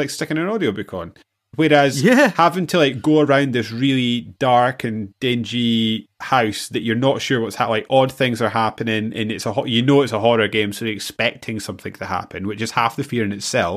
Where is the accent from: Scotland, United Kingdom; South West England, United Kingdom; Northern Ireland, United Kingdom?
Scotland, United Kingdom; Me being Scottish and the psychological damage that's going to happen to me this weekend when Scotland inevitably lose to Ireland